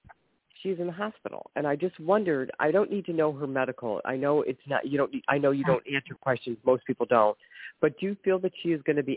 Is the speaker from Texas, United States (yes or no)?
no; Ohio, United States; You need my state? I'm from Ohio, by the way.